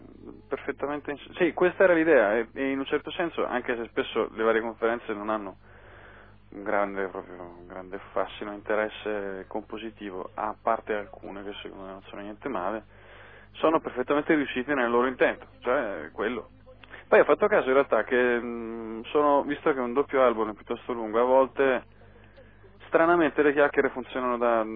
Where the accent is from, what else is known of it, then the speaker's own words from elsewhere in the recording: Tuscany, Italy; Sì, considera che siamo toscani in buona parte, quindi c'è tutto un sarcasmo a volte abbastanza corrosivo.